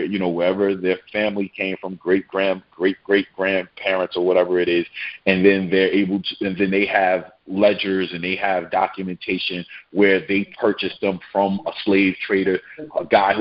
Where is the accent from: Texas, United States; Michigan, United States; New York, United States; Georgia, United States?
New York, United States; Brooklyn; I'm from America. I'm fine with being black from Brooklyn.